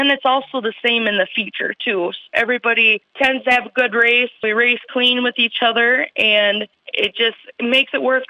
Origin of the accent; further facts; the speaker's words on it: Chatfield, Minnesota, United States; also born or lived in Austin; Yes, I grew up in Chatfield all my life, and Dan and I lived in Austin, and I wanted to be closer to family and closer to work, so we ended up moving back to Chatfield